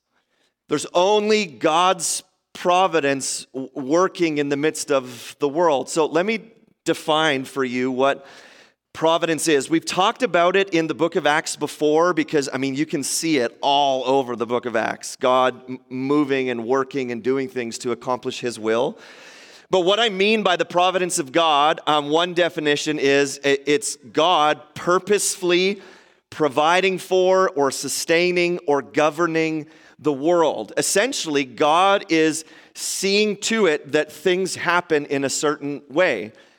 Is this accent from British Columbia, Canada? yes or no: yes; Maple Ridge, British Columbia, Canada; And I said, well, we're from Maple Ridge